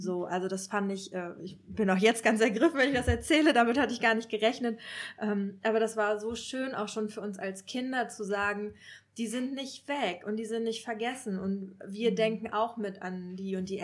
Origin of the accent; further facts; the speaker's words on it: North Rhine-Westphalia, Germany; Ich bin zwar evangelisch, aber ich bin in Nordrhein-Westfalen aufgewachsen, wo das auch ein gesetzlicher Feiertag ist.